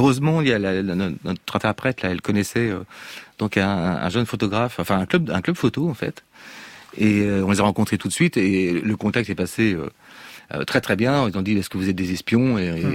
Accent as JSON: {"language": "French", "region": "Brittany", "country": "France", "said": "étant un peu celte, parce que moi, je suis breton"}